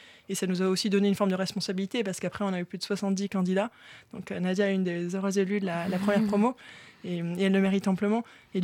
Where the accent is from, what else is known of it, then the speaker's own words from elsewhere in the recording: Nouvelle-Aquitaine, France; Donc je fais le conservatoire à Pau, puisque je viens du Béarn.